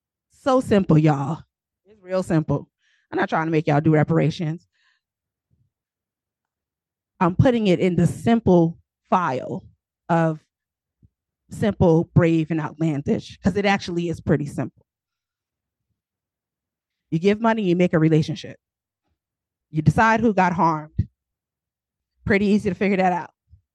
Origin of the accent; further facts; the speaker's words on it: the South, United States; And I'm saying behind because I'm from the South.